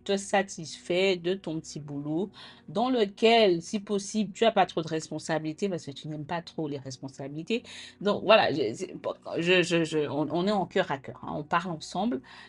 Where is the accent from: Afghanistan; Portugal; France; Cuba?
France; Guadeloupe; moi je suis antillaise, j'ai grandi en Guadeloupe